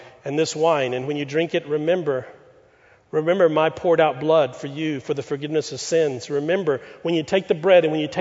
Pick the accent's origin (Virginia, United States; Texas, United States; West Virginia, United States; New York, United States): Texas, United States; Pasadena; where I grew up in Pasadena, Texas, in a day and time when Pasadena was still strawberry patches and country.